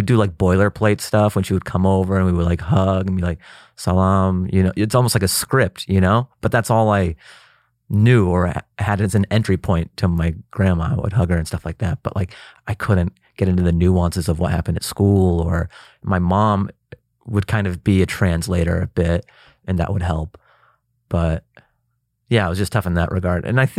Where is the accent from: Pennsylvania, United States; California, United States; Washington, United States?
Washington, United States; Seattle; born there; Mom and dad from Afghanistan. And then, you know, they came over here. I was born in Seattle.